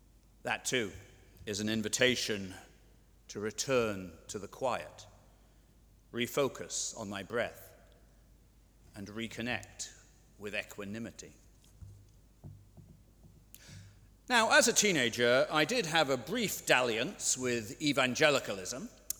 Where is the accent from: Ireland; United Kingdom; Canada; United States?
Ireland; Dublin, Leinster; I grew up here in Dublin and was raised essentially unchurched, with an agnostic father and an atheist mother.